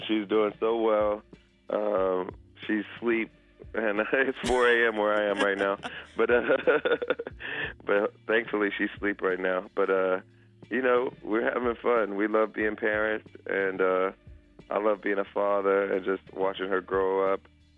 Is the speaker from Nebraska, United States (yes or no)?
no; Ohio, United States; I'm going to my home state of Ohio.